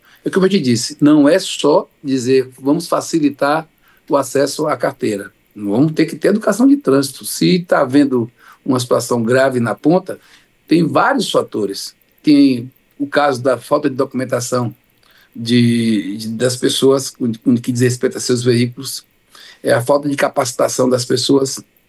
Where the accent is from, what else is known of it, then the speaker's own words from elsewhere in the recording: Bahia, Brazil; eu sou baiano